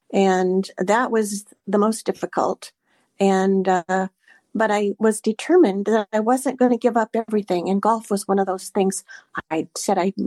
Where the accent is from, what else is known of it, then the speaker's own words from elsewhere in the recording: Rochester, Minnesota, United States; moved away as an adult; now in Salem, United States; I live in Salem, Oregon. However, I was born and raised in Rochester, Minnesota.